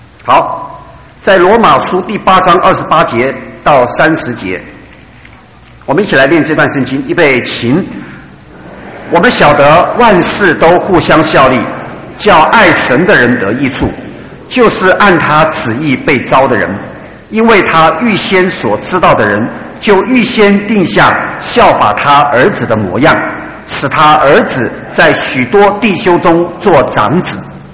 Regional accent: China; 因为在我们中国人的观念当中，认为只有那些坏蛋才会遭受苦难

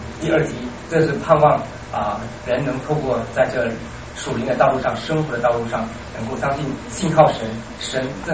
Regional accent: Taiwan; 兴起我们台湾人、中国人、华人

